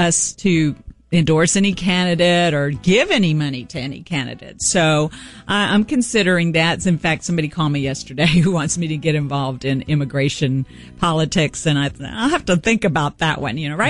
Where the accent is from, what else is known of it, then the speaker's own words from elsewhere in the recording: Harlingen, Texas, United States; I was an intern there for 2 years at KGBT in Harlingen, my hometown.